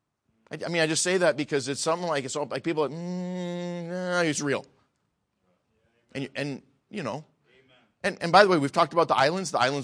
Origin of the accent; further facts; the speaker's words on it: Devils Lake, North Dakota, United States; I grew up in Devil's Lake, North Dakota.